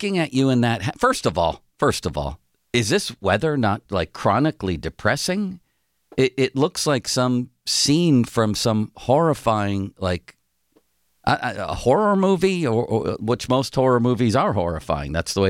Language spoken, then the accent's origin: English; Buffalo, New York, United States; And I'm from Buffalo. I don't know if you've heard that. We used to swim naked in the lake in weather like this.